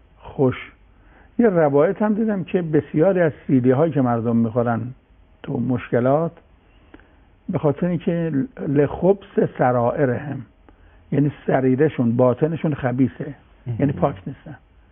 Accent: Iran; و منم به عنوان یه ایرانی لقب دیگه ندارم

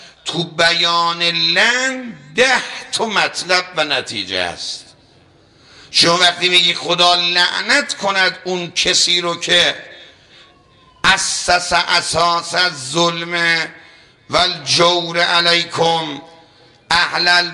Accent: Iran; که ما ایرانی هستیم، مال این مملکتیم

